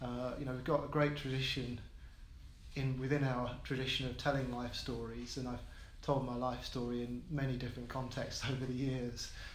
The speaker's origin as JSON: {"language": "English", "town": "Plaistow", "region": "London", "country": "United Kingdom", "tie": "born or raised there", "also_born_or_lived": "Stratford", "said": "We lived in Plaistow. So I was born in Stratford in East London. We lived in Plaistow."}